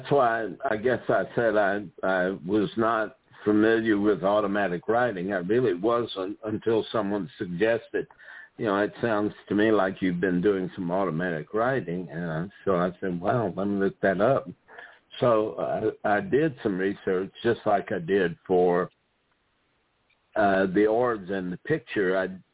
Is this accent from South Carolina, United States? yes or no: yes; South Carolina, United States; Now, at this time, I grew up in South Carolina. My mother's family is from Charleston.